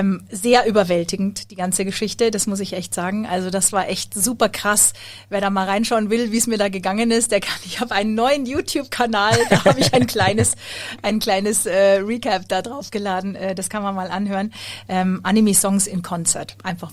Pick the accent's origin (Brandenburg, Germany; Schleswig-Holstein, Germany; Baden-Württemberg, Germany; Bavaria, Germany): Bavaria, Germany; Munich; ich bin Sängerin und ich komme aus München.